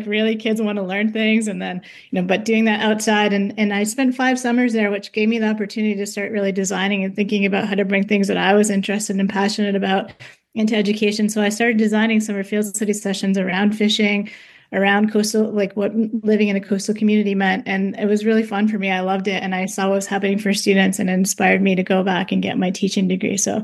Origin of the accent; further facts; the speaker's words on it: New Hampshire, United States; I grew up in New Hampshire, actually, not in a rural town, in a suburban city